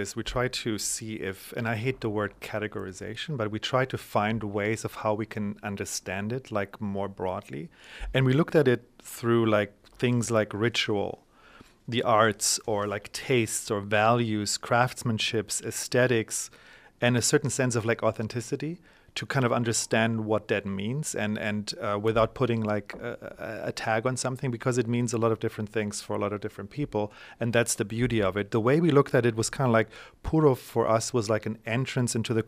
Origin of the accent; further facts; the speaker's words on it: North Macedonia; I'm from Macedonia.